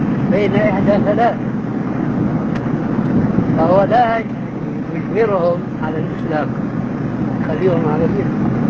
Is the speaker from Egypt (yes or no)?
no; Damascus, Damascus Governorate, Syria; عندنا في دمشق كنا محكومين فرنسويين